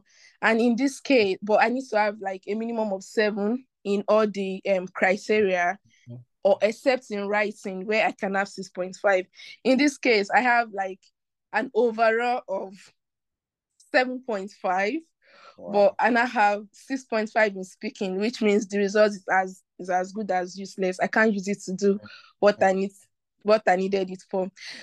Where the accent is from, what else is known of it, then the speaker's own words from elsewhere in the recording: Nigeria; accent: Nigerian; me, I'm just talking my normal Nigeria accent that me I have.